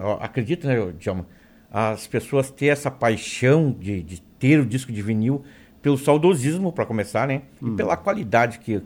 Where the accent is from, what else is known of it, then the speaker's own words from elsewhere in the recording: Alvorada, Rio Grande do Sul, Brazil; moved away as an adult; Eu sou oriundo do Rio Grande do Sul, vim para cá porque passei no concurso público aqui.